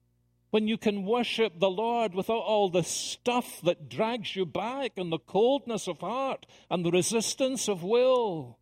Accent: Columbia, South Carolina, United States; And I have a one-line answer. I'm from Columbia, South Carolina.

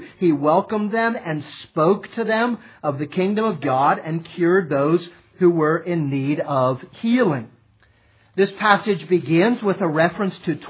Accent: St. Petersburg, Florida, United States; It was paved when I was a boy growing up in St. Petersburg, Florida.

